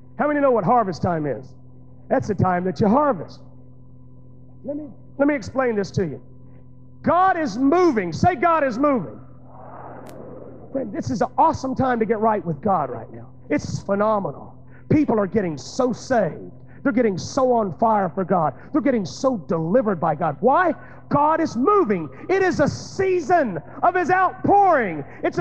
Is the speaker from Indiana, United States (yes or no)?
no; Alabama, United States; when I was a kid growing up in Alabama, I decided one day that I was going to be a pumpkin king.